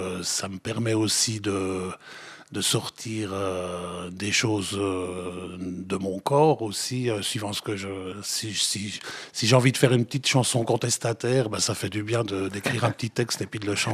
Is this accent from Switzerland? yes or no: yes; Jura, Switzerland; born there; Je suis né aux Franches-Montagnes, j'ai mes racines aux Franches-Montagnes